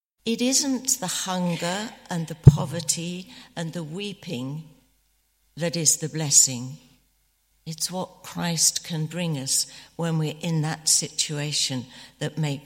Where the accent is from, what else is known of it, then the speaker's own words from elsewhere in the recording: United Kingdom; not to think that it's our right because we're British and we've got more than other people, perhaps.